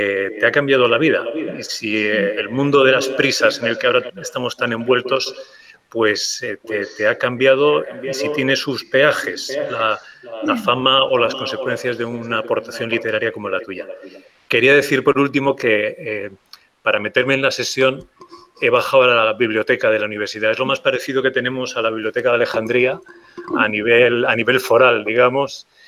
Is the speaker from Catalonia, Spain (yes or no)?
no; Navarre, Spain; que soy navarro y te voy a tutear